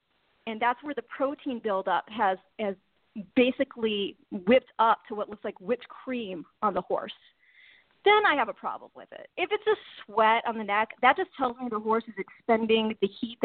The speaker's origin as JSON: {"language": "English", "region": "Michigan", "country": "United States", "tie": "born or raised there", "said": "Well, I grew up in Michigan, and I don't know if you guys remember the old Detroit race course."}